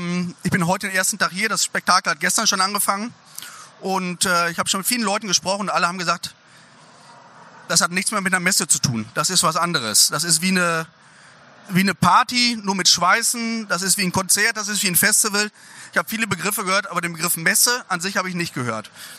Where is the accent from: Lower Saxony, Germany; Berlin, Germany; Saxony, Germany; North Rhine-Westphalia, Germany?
North Rhine-Westphalia, Germany; Ich komme aus Münsterland.